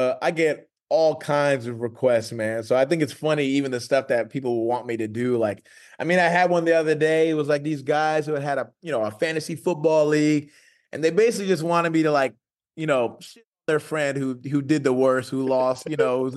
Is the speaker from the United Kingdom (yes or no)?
no; Cameroon; They know I'm from Cameroon.